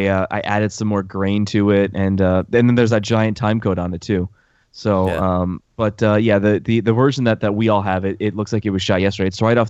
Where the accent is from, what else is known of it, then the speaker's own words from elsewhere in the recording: New York, United States; now in Cleveland, United States; So I was driving home because I live in Cleveland now, but I'm originally from New York.